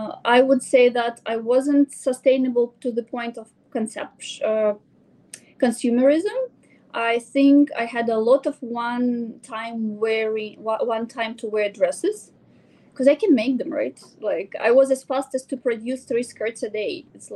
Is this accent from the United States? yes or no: no; Kazakhstan; born there; English is a second language; I was born in Kazakhstan, so I guess there was like something from the Soviet Union where you're not supposed to be expressive